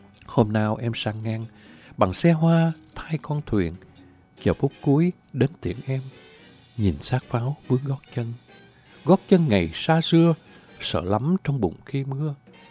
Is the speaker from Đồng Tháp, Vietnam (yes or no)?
no; Da Nang, Vietnam; Bến sông Hàn, quê tôi đẹp lắm. Quê tôi nên thơ lắm.